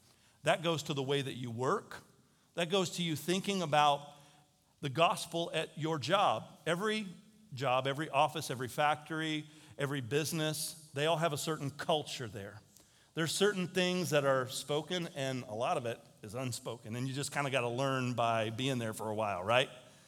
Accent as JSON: {"language": "English", "country": "United States", "said": "I'm an adult. I'm an American."}